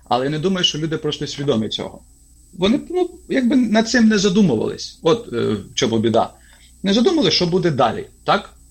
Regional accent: Khmelnytskyi Oblast, Ukraine; тут я сам з Хмельниччини

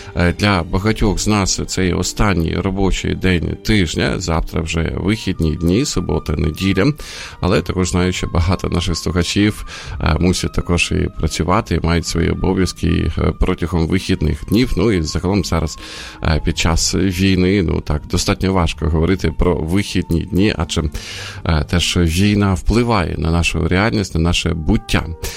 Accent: Sumy, Sumy Oblast, Ukraine; з мого рідного міста. І на початок війни, от власне, місто, ну, практично було оточено росіянами, які були навколо Сум

